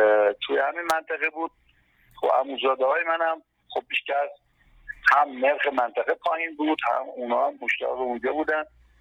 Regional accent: Tehran, Tehran Province, Iran; من به عنوان یک کسی که تو تهران به دنیا اومدم بزرگ شدم

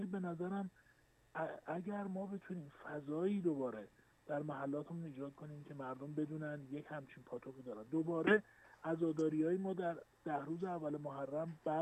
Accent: Hamadan, Iran; در شهر همدان وجود داره و من تمام دوران کودکیم رو با خاطراتش گذروندم

